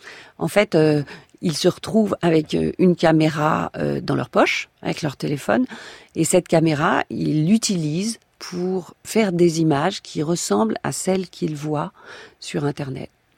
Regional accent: France; Chez nous, en France

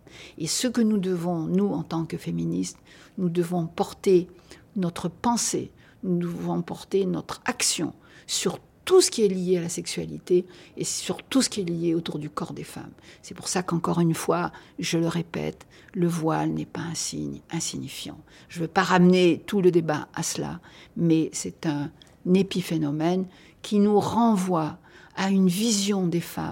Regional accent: Algeria; Or, moi, je refuse cette nationalité. Je suis algérien, point à la ligne.

